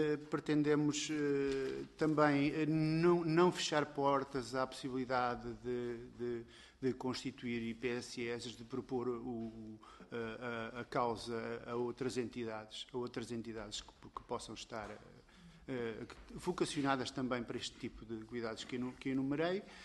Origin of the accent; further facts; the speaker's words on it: Lourdão, Portugal; sou nascido e criado em Lourdão.